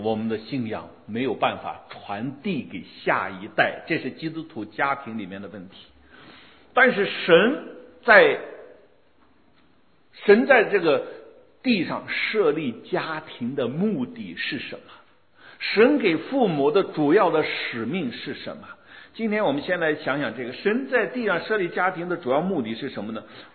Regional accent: Ningxia, China; 他也去过我的家乡宁夏。我就问他，我说在我家那边伊斯兰教的信仰我有点了解，因为我从那地方出生成长的。

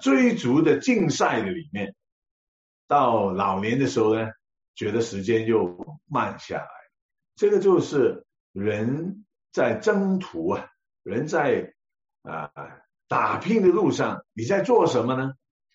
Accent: Hong Kong; moved away as an adult; now in Canada; 我是在香港土生土长的，那生活的场景，31年在香港，32年在加拿大，很简单。32年在加拿大，一个叫沙城的地方，一个叫爱城的地方

